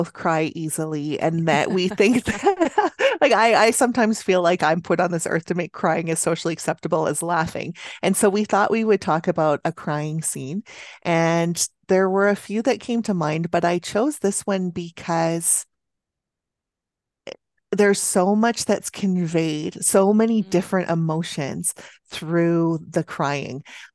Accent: Canada; I'm from Canada, so the French-ish pronunciation

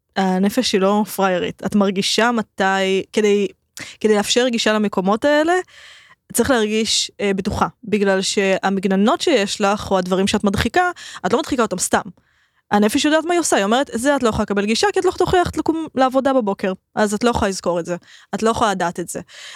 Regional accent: Rishon LeZion, Central District, Israel; אני הקטנה מראשון

